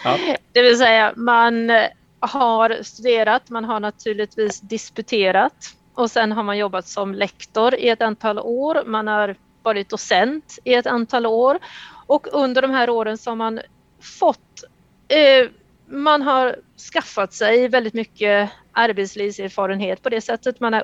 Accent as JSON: {"language": "Swedish", "town": "Norrköping", "region": "Östergötland", "country": "Sweden", "tie": "born or raised there", "moved": "as an adult", "said": "Jag är född och uppvuxen i Norrköping. Även om jag inte pratar typiskt norrköpingska så kan jag göra det om ni vill, men det är ingen vacker dialekt. Jag bodde i Norrköping tills jag tog studenten och sen flyttade jag utomlands."}